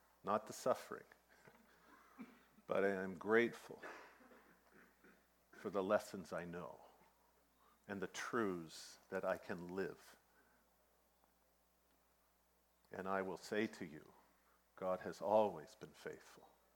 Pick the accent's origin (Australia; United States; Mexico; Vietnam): Vietnam; I grew up in Vietnam in a martyr's environment where sacrifice was placed as a high value